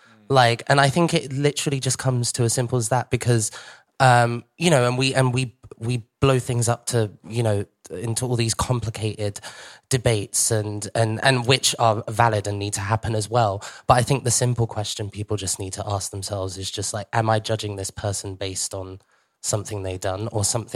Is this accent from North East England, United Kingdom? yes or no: no; Croydon, London, United Kingdom; born there; fucking hell, I was born in Croydon. Like, shit, it's not that exotic.